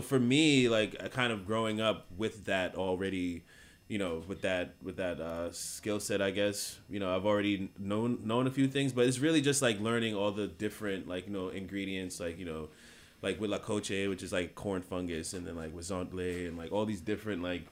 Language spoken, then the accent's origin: English; New York, United States; also born or lived in Jamaica; Like I grew up in New York, but I lived in Jamaica for a little while, and like, you know, that's the first experience I had with farming